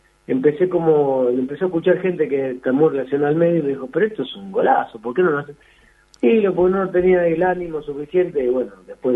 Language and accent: Spanish; Córdoba, Argentina; yo soy de cordobés